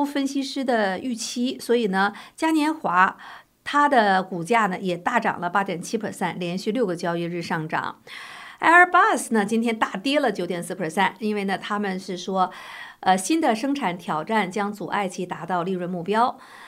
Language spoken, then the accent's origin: Chinese; China; now in United States; 我是来自大陆，有的时候我会习惯用大陆的一些名词